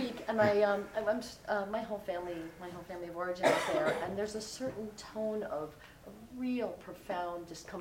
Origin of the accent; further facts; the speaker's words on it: New York City, New York, United States; And, you know, I blame a lot on growing up in New York City.